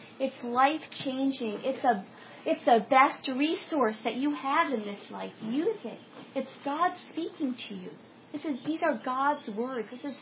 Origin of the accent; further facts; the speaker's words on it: Sayville, New York, United States; I grew up on Long Island, and I grew up in this just adorable, quaint little town called Sayville. And it was right on the bay